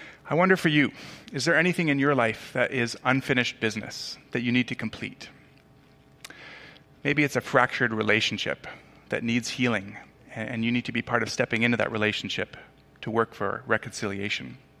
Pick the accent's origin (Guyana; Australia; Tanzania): Tanzania; Where I grew up in Tanzania, this was actually quite common.